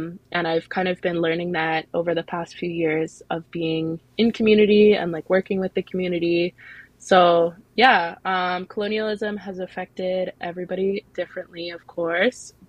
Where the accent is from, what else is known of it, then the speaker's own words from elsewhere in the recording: Toronto, Ontario, Canada; also born or lived in Tuktoyaktuk; I am a Nuvialik from Tuktoyaktuk, but I grew up in Toronto, or in the vicinity, and my dad is Dutch-American, so I have a nice little mixed family.